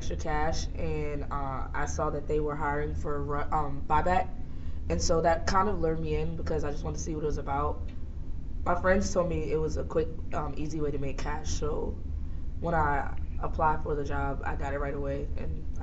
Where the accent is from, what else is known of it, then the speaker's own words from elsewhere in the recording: Reedville, Virginia, United States; I'm from Reedville, Virginia.